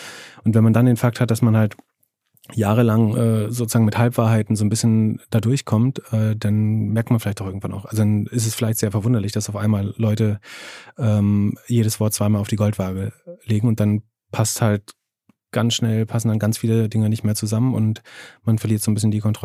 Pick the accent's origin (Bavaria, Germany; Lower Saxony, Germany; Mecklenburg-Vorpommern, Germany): Mecklenburg-Vorpommern, Germany; Greifswald; Einer der zwei Fusionsreaktoren in Deutschland steht übrigens in meiner Heimatstadt in Greifswald